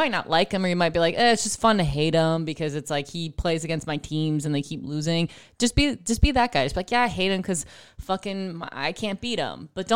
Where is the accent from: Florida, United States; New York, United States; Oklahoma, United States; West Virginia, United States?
New York, United States; Buffalo; I'm from Buffalo, New York.